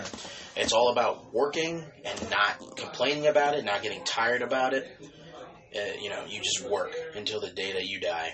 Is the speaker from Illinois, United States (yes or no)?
yes; Chicago, Illinois, United States; But I wouldn't have it any other way being from Chicago. Like, I'm from Chicago